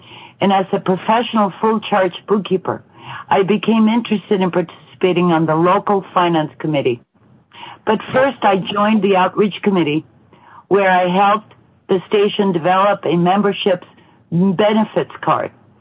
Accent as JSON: {"language": "English", "town": "New York City", "region": "New York", "country": "United States", "tie": "born or raised there", "also_born_or_lived": "Dominican Republic / Tucson, United States / Los Angeles, United States", "said": "I was born in the Dominican Republic, relocated as a youngster to New York City. Then in 1987, I relocated to Tucson, Arizona, and again relocated to L.A. just before the North Ridge earthquake."}